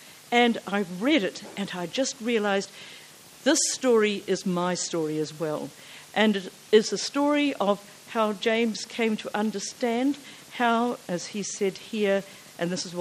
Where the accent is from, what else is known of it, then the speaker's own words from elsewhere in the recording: Gisborne, New Zealand; born there; I was born in Gisborne, oldest of 3 children, and actually just right at the beginning of the World War II, in November 1939.